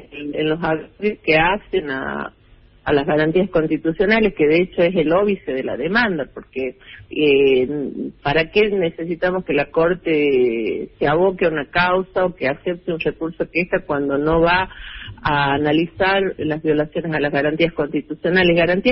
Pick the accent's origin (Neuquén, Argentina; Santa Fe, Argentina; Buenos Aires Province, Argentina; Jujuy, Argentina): Jujuy, Argentina; te lo digo como jujeña, yo soy abogada aquí de Jujuy